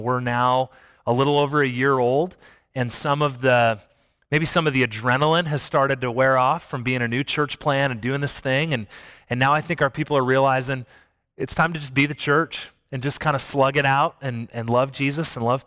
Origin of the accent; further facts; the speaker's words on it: South Dakota, United States; I'm from South Dakota. You live in South Dakota, you got to drive a pickup.